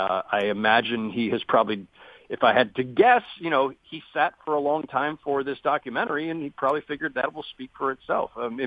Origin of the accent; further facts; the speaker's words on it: California, United States; I was still in California where I grew up. I didn't have a particular NBA team. I grew up in the Bay Area